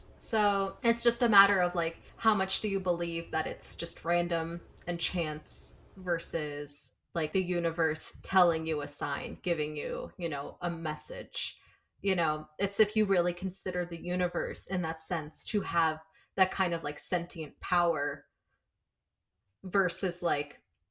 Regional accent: United States; accent: American; I'll just say that in my dumb American accent, sounds real stupid.

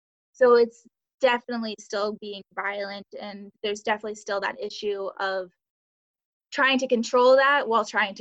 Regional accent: United States; at least what I grew up from being in the United States, we've always been taught that it's a land of privilege or of opportunity.

